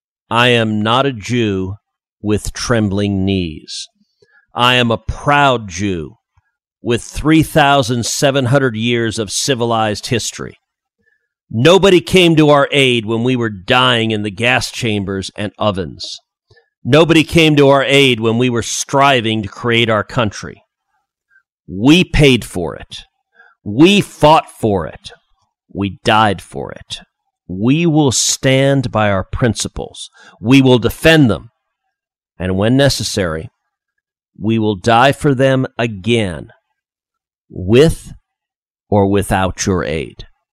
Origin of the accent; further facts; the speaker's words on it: Texas, United States; Listen, as a Texan, I've explained, people have asked me a lot of times